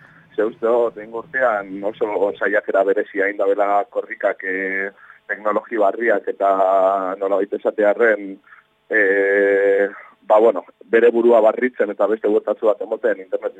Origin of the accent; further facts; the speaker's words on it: Bermeo, Basque Country, Spain; ez dakik zenbat denbora iraungo dauen, ba adibidez ni berniotarra